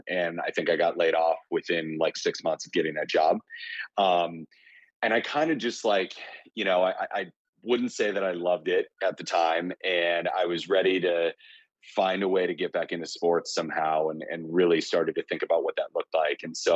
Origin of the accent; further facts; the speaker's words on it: Arizona, United States; There was a local pizza place called Peter Piper Pizza where I grew up in Arizona.